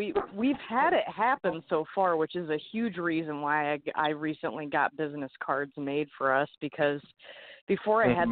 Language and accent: English; Fort Wayne, Indiana, United States; also born or lived in Norfolk, Virginia / Illinois; I was born in Norfolk, Virginia when my dad was in the Navy. They moved, I think, into Illinois pretty much when I was still kind of a baby. And then for whatever reason, my parents decided to move to Fort Wayne, Indiana. So I've been here ever since.